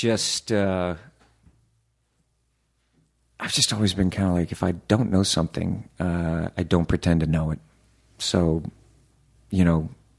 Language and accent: English; the South, United States; you know, Mr. Hoffman, I was raised in the South.